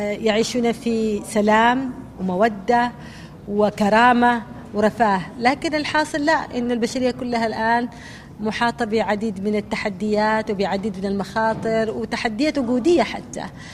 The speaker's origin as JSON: {"language": "Arabic", "country": "Yemen", "said": "أنا كامرأة وأنا كيمنية"}